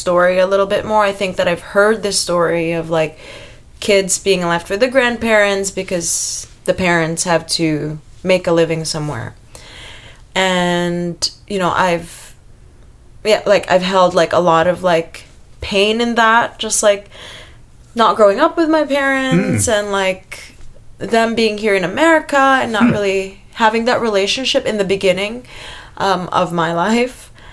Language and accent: English; Philippines; now in Los Angeles, United States; I grew up in the Philippines, and, you know, I had a plan.